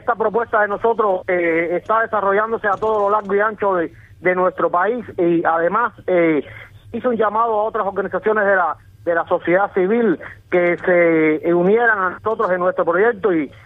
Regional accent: Cuba

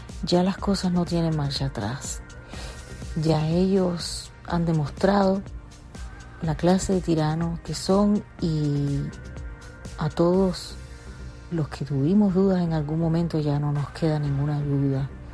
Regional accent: Cuba; como mujer cubana

